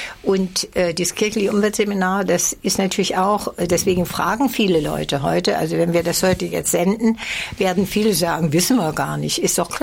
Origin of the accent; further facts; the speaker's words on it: Nordhausen, Thuringia, Germany; also born or lived in Eberswalde; Da bin ich sozusagen über Generationen verwurzelt. Mhm. Ich bin dann von Eberswalde, weil mein Vater im Krieg gefallen ist, nach Nordhausen zu meinen anderen Vorfahren.